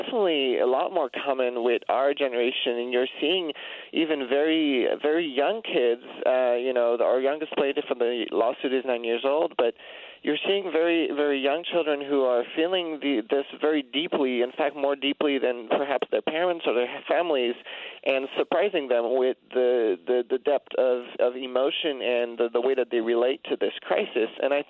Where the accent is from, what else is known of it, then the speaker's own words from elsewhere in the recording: Oregon, United States; which I was facing in my home state of Oregon.